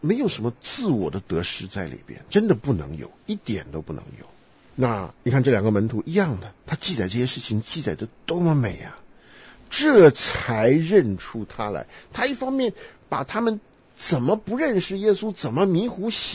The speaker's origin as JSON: {"language": "Chinese", "country": "Taiwan"}